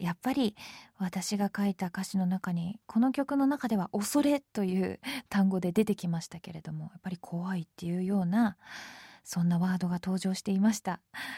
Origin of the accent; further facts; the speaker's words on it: Tokyo, Japan; 私はもう生まれ育ちが都内のもんですから